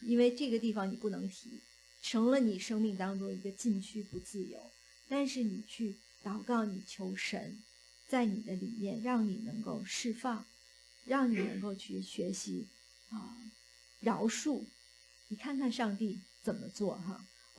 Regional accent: China; 我在这边碰到一个西人，他知道我是中国人

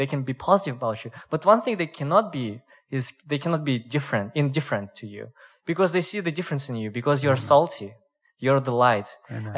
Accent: Russia; moved away as an adult; I'm from Russia, but I'm Asian. I'm Korean, more specifically. … I come from Russia here to study English and business 3 years ago.

